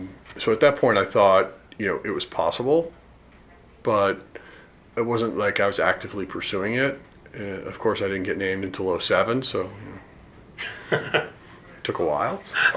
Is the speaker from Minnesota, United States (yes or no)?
no; Colorado, United States; And I grew up in Colorado and was connected to that.